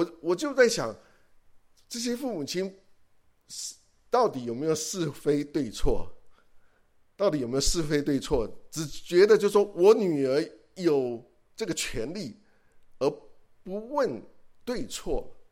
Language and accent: Chinese; China; now in United States; 我觉得我们中国人是，我们是有自己的法则